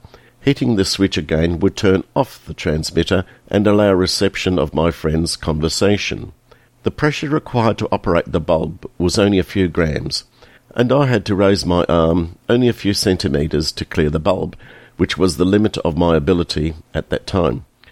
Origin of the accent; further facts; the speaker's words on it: Toronto, Ontario, Canada; moved away as an adult; now in Australia; As a Canadian from Toronto who had arrived in Perth in 1977 to teach high school, I enjoyed the sun-filled sandgroper life. and extended my stay from 1 to 3 years.